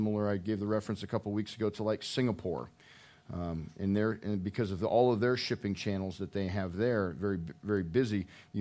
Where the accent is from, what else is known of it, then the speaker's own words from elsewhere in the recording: Boulder, Colorado, United States; I was born and raised in Boulder. Boulder is very transient that way.